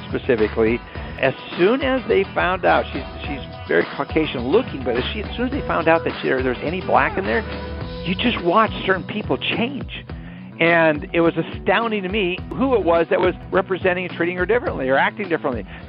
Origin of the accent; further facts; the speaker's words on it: Minnesota, United States; I live in the South, I live here in Texas, and it's more evident here. I grew up in Minnesota, I just didn't even connect with racism back then.